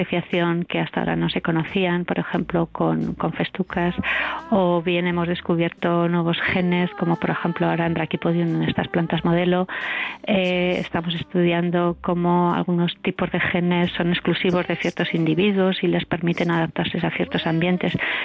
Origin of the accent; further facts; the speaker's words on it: Aragon, Spain; porque somos las dos mujeres, somos aragonesas